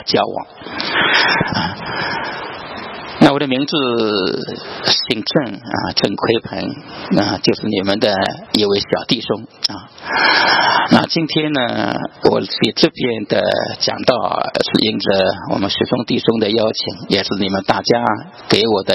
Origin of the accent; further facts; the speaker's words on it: Yuhuan, Zhejiang, China; 我来自浙江的台州玉环，就是宁波跟温州的中间。